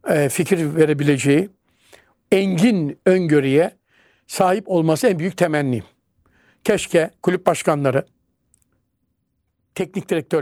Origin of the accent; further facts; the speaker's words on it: Trabzon, Turkey; Ben Trabzonluyum, Trabzonsporluyum